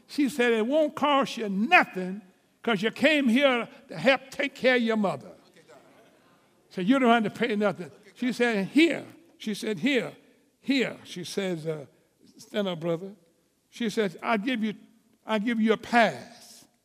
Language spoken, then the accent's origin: English; Sacramento, California, United States; She said, where are you from? I said, Sacramento, California.